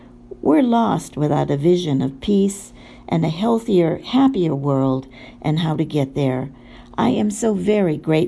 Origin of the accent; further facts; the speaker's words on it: Benton Harbor, Michigan, United States; This event in Benton Harbor, Michigan, my hometown, devastated by racism and corporate greed, shared women's stories and knowledge.